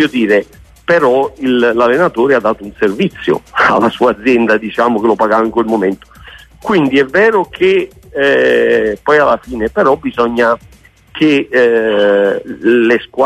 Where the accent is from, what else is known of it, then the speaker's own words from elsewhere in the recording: Naples, Campania, Italy; Io poi da napoletano